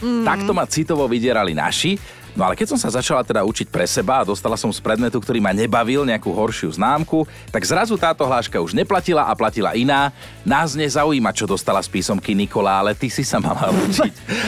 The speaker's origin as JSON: {"language": "Slovak", "town": "Trnava", "region": "Trnava Region", "country": "Slovakia", "said": "U nás v Trnave sa tiež napríklad toto používalo, že Soňa vyťahuje."}